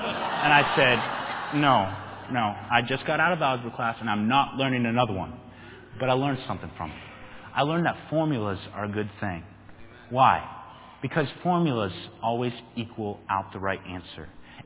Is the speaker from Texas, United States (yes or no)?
no; New Hampshire, United States; Now, I know I'm from New Hampshire and everything